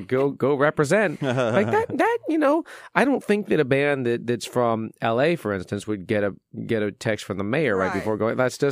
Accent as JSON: {"language": "English", "town": "San Francisco", "region": "California", "country": "United States", "tie": "born or raised there", "moved": "yes", "lives_now": "Louisville, United States", "said": "this is my adopted city. I came from San Francisco. That's my hometown."}